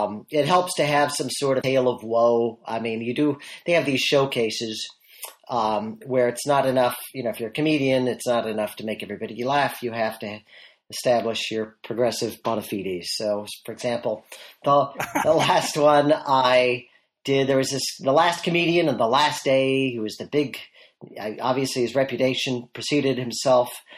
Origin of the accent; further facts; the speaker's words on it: Los Angeles, California, United States; And so I grew up in Los Angeles area, and I was in a magic club, the Long Beach Mystics, and it was my local magic club